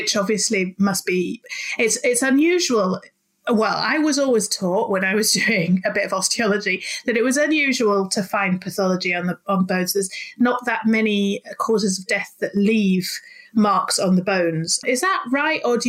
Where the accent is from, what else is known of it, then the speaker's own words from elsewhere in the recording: Leeds, Yorkshire and the Humber, United Kingdom; moved away as an adult; now in South East England; I'm from Leeds, but you can't really tell that much anymore because I came down south, married a southerner, worked at a palace and lost most of my accent.